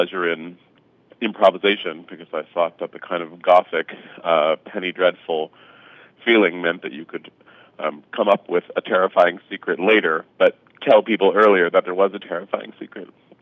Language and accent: English; San Francisco, California, United States; So I went to WonderCon in my hometown of San Francisco